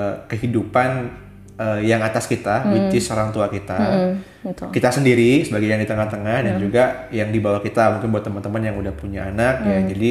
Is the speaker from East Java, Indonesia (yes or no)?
yes; Surabaya, East Java, Indonesia; now in Jakarta, Indonesia; meskipun gue sebagai orang Surabaya, ya ini bukan hal yang baru gitu ya